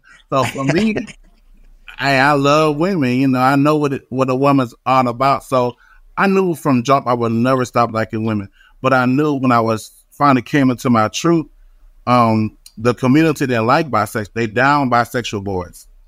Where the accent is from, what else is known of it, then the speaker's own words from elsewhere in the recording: Opelousas, Louisiana, United States; now in Fort Worth, United States; I'm from Opelousas, Louisiana. So I'm a country boy, but I stay in Fort Worth, Texas, out of DFW.